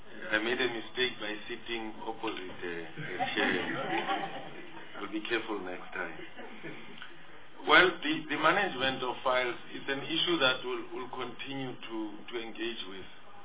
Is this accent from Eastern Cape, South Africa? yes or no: yes; Sterkspruit, Eastern Cape, South Africa; Yeah, I come from Sterkspruit, that's why I instead of Sterkspruit, I said Sterkspruit.